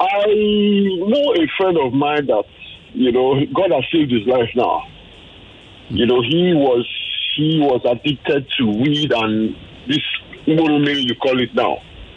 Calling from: Lagos, Nigeria; I'm calling from Lagos.

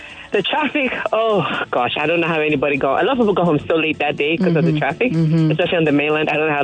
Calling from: Ikeja, Lagos, Nigeria; I'm calling from Ikeja.

